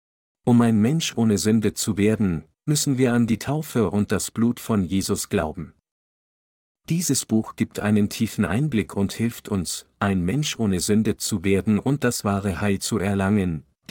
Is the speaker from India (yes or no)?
yes; India; ich komme aus Indien.